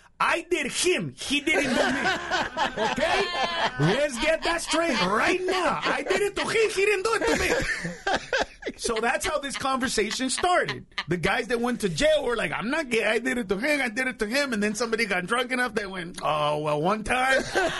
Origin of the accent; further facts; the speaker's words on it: Honduras; also born or lived in Los Angeles; now in United States; First of all, we're from Honduras, so we got our asses beat because we're from farther